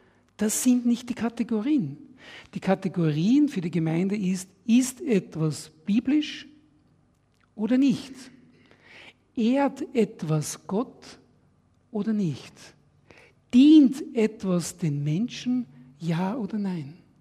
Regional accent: Austria; Ich als Österreicher darf hier in der Schweiz predigen

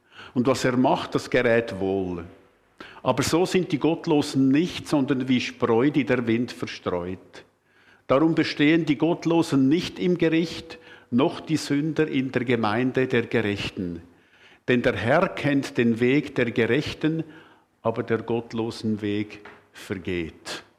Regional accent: Switzerland; Bei uns in der Schweiz weiß niemand besser, wie man mit Trockenheit umgeht, als die Walliser.

